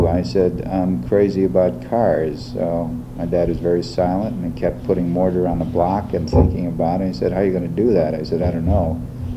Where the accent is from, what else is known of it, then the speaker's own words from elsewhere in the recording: Milwaukee, Wisconsin, United States; a little while later, after about a year, we moved back again to Milwaukee. So Milwaukee is kind of my hometown.